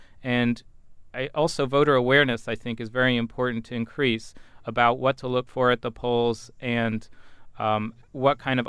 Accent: Maryland, United States; For example, in my home state of Maryland, we've gone from unauditable electronic systems to paper ballots.

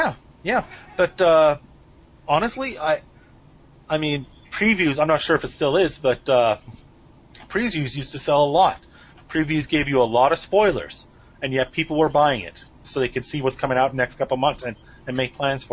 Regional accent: Canada; I'm Canadian.

